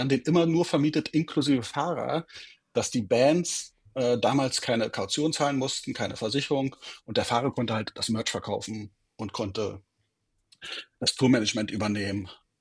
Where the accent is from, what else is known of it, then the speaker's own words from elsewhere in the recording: Salzwedel, Saxony-Anhalt, Germany; bis hin zu örtlichen Produktionsleitungen in meiner alten Heimatstadt Salzwedel